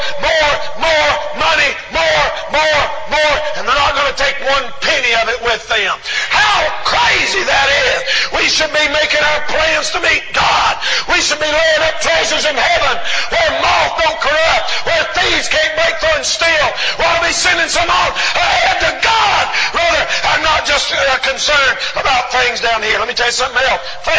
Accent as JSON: {"language": "English", "town": "Marion", "country": "United States", "tie": "born there", "said": "I was born as a little baby. I think I was born in Marion Hospital, the old Marion Hospital up here."}